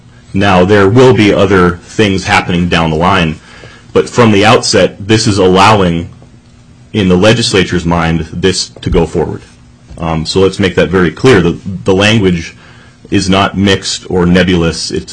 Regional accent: Bethel, Alaska, United States; I'm from Bethel. I was born and raised there. … I was born and raised in Bethel. I went to high school there, much like Senator Hoffman.

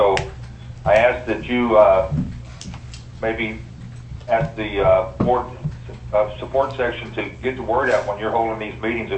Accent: Willow, Alaska, United States; from Willow.

